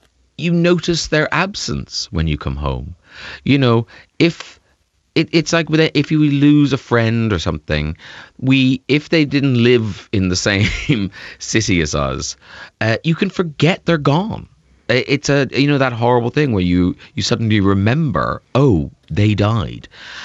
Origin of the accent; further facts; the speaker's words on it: Ireland; I grew up a Protestant in Southern Ireland.